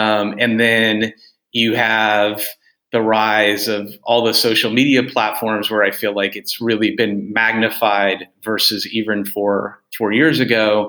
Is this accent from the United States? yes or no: yes; United States; last week as an American, we were glued to our TVs for the election.